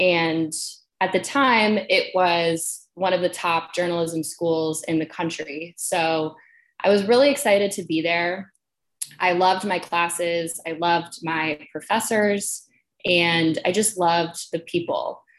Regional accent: Ohio, United States; So I grew up in the Midwest in Ohio. I'm an only child.

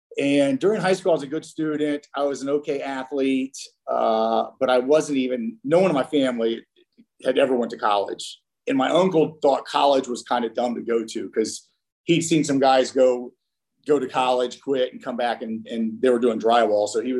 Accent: Midwest, United States; also born or lived in Dayton; I grew up in the Midwest mainly, but I moved around a lot.

